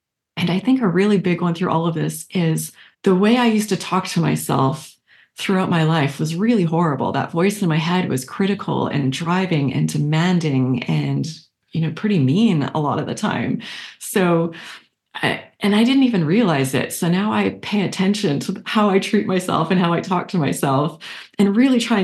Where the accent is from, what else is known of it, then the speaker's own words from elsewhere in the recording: Canada; now in United States; And I'm originally from Canada, but now live in the US.